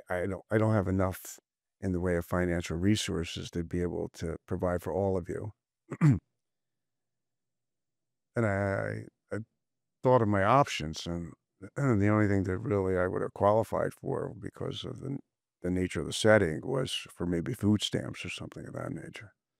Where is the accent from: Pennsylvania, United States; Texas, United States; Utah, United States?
Pennsylvania, United States; And people were looking at me perplexed, like, we're from Bucks County.